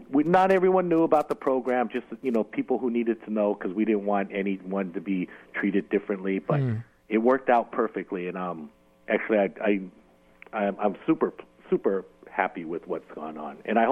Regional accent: San Francisco, California, United States; No, not me, because I grew up in San Francisco.

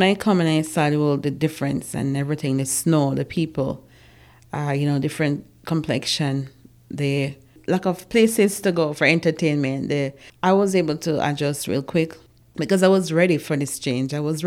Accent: Jamaica; moved away as an adult; To work in a fast food, a McDonald's. We came from Jamaica for that opportunity.

